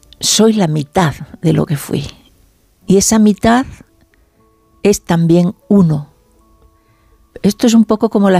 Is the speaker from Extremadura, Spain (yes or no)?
yes; Zafra, Extremadura, Spain; born there; Claro, nacimos en Zafra.